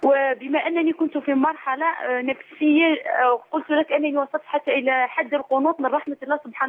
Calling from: Algiers, Algiers Province, Algeria; أنا أخت من الجزائر العاصمة.

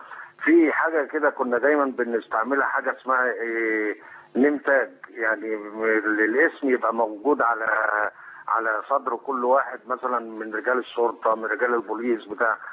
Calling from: Italy; أنا بكلم حضرتك من إيطاليا.

